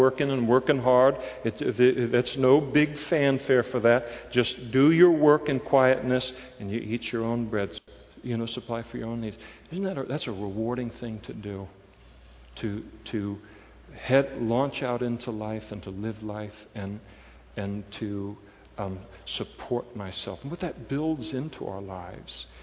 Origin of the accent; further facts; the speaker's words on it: Napa, California, United States; I grew up in Napa. Now they call it the Napa Valley. But when I grew up in Napa, the restaurants weren't nearly as expensive. They weren't nearly as nice. We had a Sizzler and stuff like that. Blue collar, absolutely blue collar city.